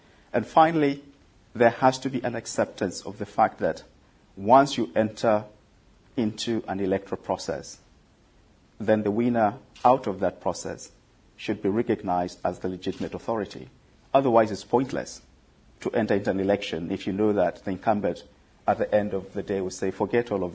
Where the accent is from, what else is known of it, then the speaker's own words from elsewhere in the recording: Zambia; Zambia has elections. I come from Zambia.